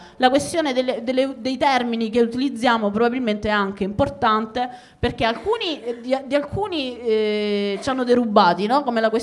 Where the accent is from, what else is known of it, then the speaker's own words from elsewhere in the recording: Bari, Apulia, Italy; Perché per esempio a Bari, la città da dove vengo io